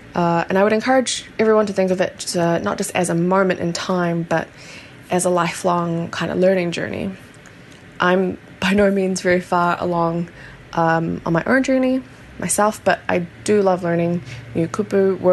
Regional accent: Singapore; also born or lived in Christchurch, New Zealand; now in Auckland, New Zealand; My family and I immigrated from Singapore and I lived for many years in Ōtautahi and I now live in Tamaki Makaurau.

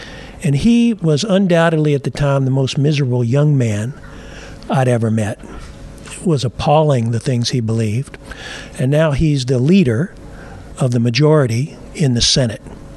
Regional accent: Kentucky, United States; Growing up in Kentucky, where everybody goes to church on Sunday, Southern Baptists control what goes on.

